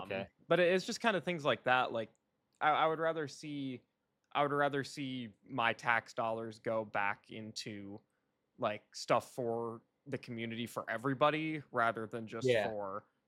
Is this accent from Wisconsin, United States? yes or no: yes; Baraboo, Wisconsin, United States; I grew up in Baraboo, Wisconsin